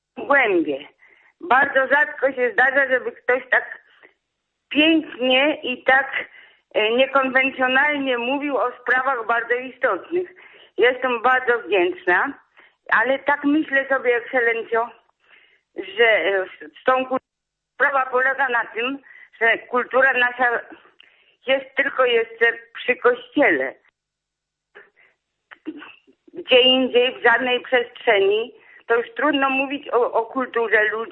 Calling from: Świętokrzyskie Voivodeship, Poland; Ja jestem spod Sandomierza

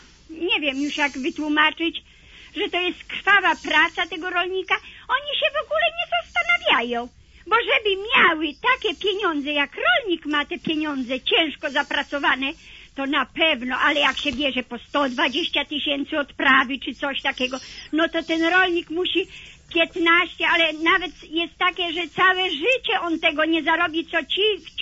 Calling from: Masovian Voivodeship, Poland; Ja jestem z Mazowieckiego.

